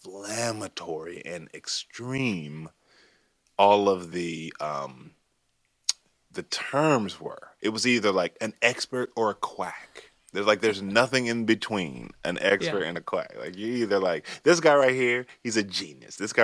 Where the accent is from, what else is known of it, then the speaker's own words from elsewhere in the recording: North Carolina, United States; also born or lived in Los Angeles; So I grew up in North Carolina in a conservative model. Then I went and worked in Los Angeles, and for over a decade was in a liberal mindset